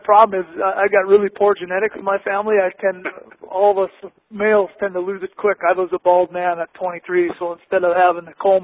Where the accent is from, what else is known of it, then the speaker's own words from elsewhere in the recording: Roseau, Minnesota, United States; I grew up in northern Minnesota, Roseau. Hockey, we're known for our hockey. We've been to state more times than any town in the state of Minnesota.